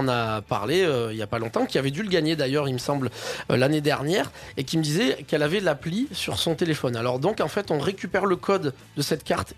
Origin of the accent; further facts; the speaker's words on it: Provence-Alpes-Côte d'Azur, France; même si je viens des Hautes-Alpes